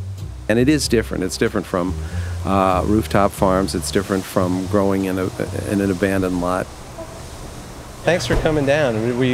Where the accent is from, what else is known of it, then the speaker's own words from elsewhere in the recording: Ohio, United States; I admire inventors. I'm from Ohio.